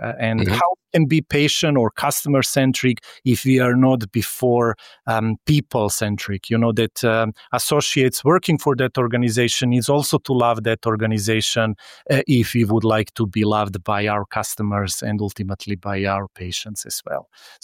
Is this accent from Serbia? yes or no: yes; Serbia; now 3-4 years I'm in Bulgaria. So across three countries I have been living. Originally I'm from ex-Yugoslavia, also diversified and multi-ethnic background. I was born in Serbia.